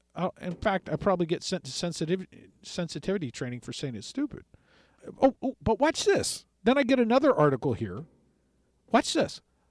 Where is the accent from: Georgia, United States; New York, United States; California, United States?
California, United States; Los Angeles; This term was used, by the way, when I was growing up in East L.A.